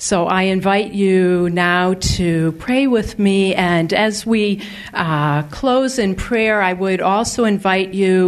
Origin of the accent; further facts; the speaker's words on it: Evanston, Illinois, United States; We're from Evanston, and Uncle Raj officiated at our wedding 32 years ago.